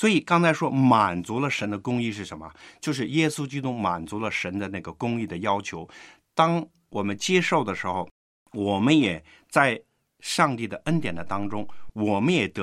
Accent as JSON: {"language": "Chinese", "country": "China"}